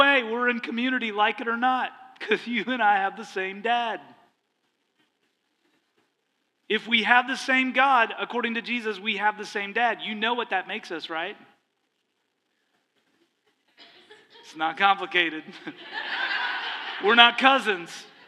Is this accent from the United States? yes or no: no; Canada; I grew up in Canada, and I grew up in a family that we didn't show a lot of affection. So I came from the North.